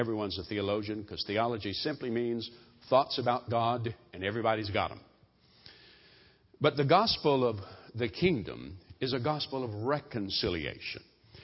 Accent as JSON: {"language": "English", "region": "the South", "country": "United States", "said": "I'm from the South."}